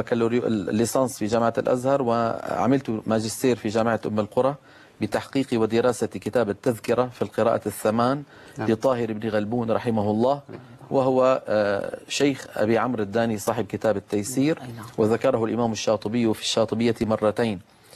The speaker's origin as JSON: {"language": "Arabic", "town": "Damascus", "region": "Damascus Governorate", "country": "Syria", "said": "كنت أنزل إلى دمشق مدينتي"}